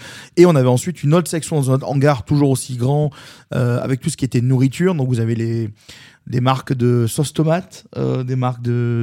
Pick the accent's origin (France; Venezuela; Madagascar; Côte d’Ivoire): France; Marseille, Provence-Alpes-Côte d'Azur; chez nous à Marseille